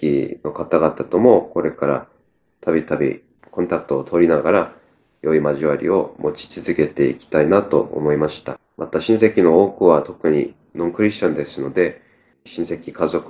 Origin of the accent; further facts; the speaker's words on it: South Korea; 地元の韓国に戻って葬儀に参加しているんですけども